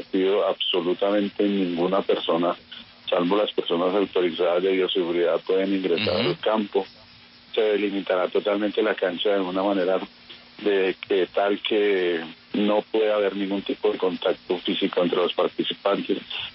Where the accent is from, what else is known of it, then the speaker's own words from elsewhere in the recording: Zipaquirá, Cundinamarca, Colombia; nosotros somos de Zipaquirá